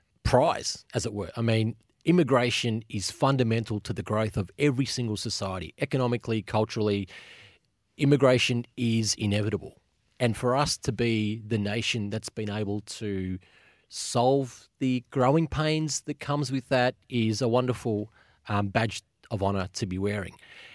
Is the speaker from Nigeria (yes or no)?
no; Australia; born there; I can say my daughters are doing better, and I was born in Australia, but they were born overseas.